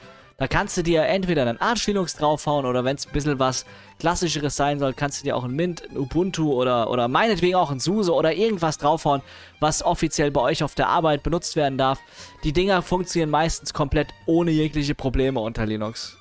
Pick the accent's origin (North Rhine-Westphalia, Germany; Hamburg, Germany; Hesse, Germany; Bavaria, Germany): Hesse, Germany; Offenbach; born there; now in Hanau, Germany; Also ich bin geboren in Offenbach, ich wohne in Hanau und ich arbeite in Frankfurt. Das ist alles die gleiche Ecke.